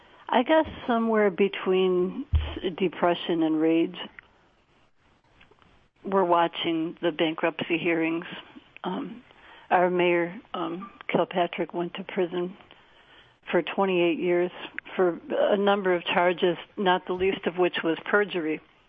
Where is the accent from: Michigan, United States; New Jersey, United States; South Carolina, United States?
Michigan, United States; Detroit; And we grew up on Blue Cross and two cars, and we lived a good life in a way that only Detroit really realized.